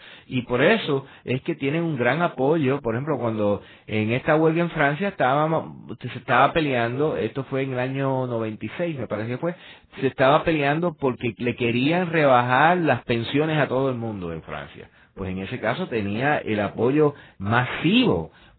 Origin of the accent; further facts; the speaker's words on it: Aibonito, Puerto Rico; yo soy de Aibonito. Y en Aibonito es un pueblo pequeño, por lo menos cuando mi pueblo era mucho más pequeño cuando yo me crié allá.